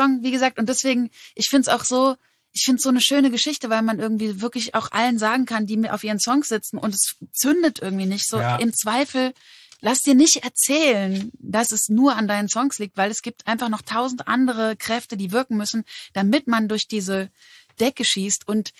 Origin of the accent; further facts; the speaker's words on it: Berlin, Germany; also born or lived in Mannheim; so bin ich eben mit 11 in Berlin gelandet und hier groß geworden. Genau, in Mannheim geboren.